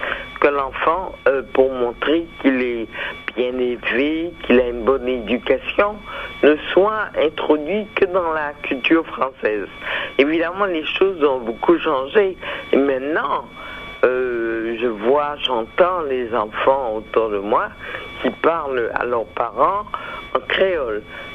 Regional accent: Guadeloupe, France; born there; Je suis né en Guadeloupe, dans ce pays qui est un département français d'outre-mer. Donc la langue officielle est le français. Il y a une autre langue que nous parlons qui est le créole.

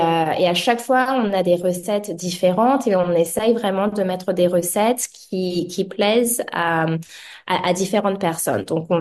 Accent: France; moved away as an adult; now in Australia; J'ai quitté la France en 2010.

